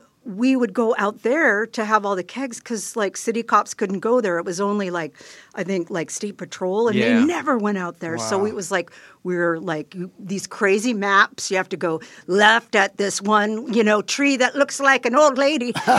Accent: Marysville, Washington, United States; I grew up in Seattle. Well, actually, like, in a small town north of Seattle called Marysville.

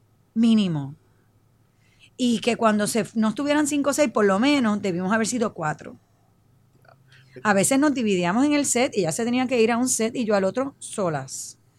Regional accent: Puerto Rico; nosotros, como puertorriqueños, sabes que tenemos cultura de todas partes

